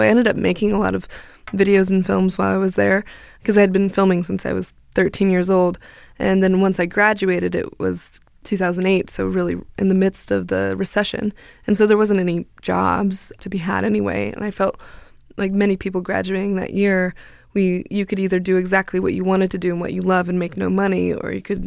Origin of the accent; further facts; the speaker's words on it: Albuquerque, New Mexico, United States; I was growing up in Albuquerque, New Mexico